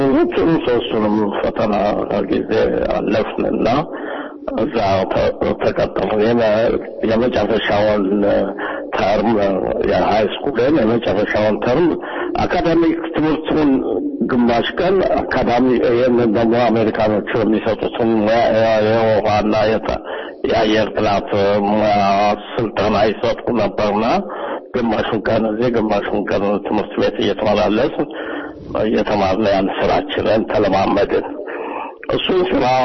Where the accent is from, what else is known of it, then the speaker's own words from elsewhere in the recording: Addis Ababa, Ethiopia; አዲስ አበባ አለም ገና ወረዳ የሚባል አካባቢ ነው የተወለድኩት። እናቴ ወንድም የሆኑ ሰው አዲስ አበባ ይኖሩ ነበር። ከዛ ነው ያለ አዲስ አበባ በልጅነት ያመጡኝና